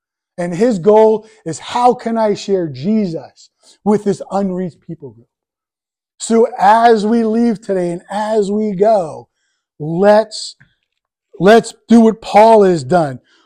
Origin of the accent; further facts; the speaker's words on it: Hackettstown, New Jersey, United States; You know, in my hometown, Hackettstown, the next town over, Washington